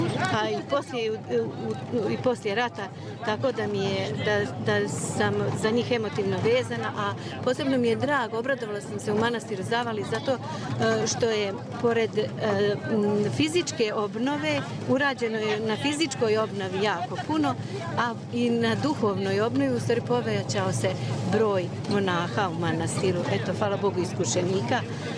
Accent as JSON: {"language": "Serbian", "town": "Banja Luka", "region": "Republika Srpska", "country": "Bosnia & Herzegovina", "said": "dolazim iz Banja Luke."}